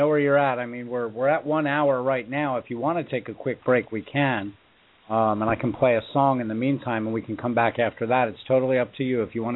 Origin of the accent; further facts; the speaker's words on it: Israel; the last time I was in Israel, you know, and I grew up in Israel